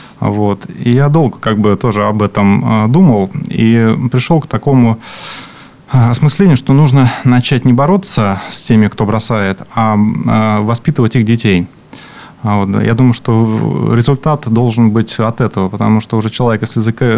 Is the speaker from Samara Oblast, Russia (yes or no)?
no; Pechory, Pskov Oblast, Russia; born there; also born or lived in Tyumen / Bryansk / Yaroslavl; Я родился в Печорах Псковской области. Псковский район, нет, получается, Печорский район, прошу прощения. Вот, учился я много по стране, где родителями повозили